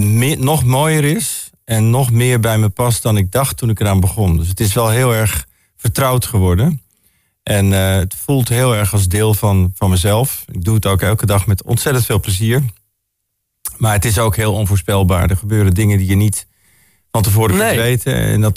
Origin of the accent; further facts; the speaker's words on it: Bennekom, Gelderland, Netherlands; in Bennekom, gemeente Ede, zeg maar.